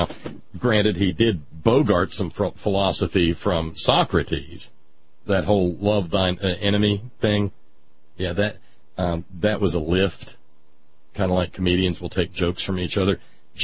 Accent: Alabama, United States; It was mandatory reading in ninth grade growing up in Alabama.

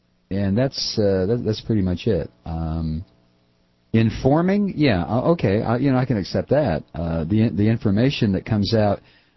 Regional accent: Georgia, United States; Well, I'm familiar with that. I'm from Georgia.

